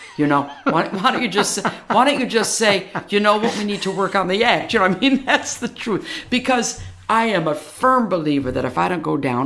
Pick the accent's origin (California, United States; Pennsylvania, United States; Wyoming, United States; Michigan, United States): Michigan, United States; Detroit; I'm from Detroit. It's one of the best music cities in the world.